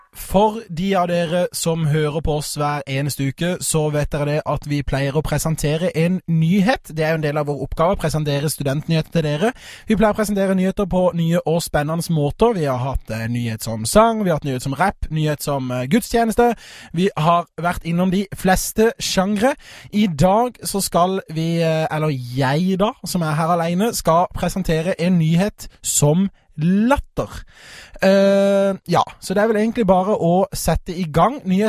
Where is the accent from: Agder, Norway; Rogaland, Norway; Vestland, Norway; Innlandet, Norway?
Agder, Norway; now in Oslo, Norway; som vi sier på Sørlandet der jeg kommer fra, jeg.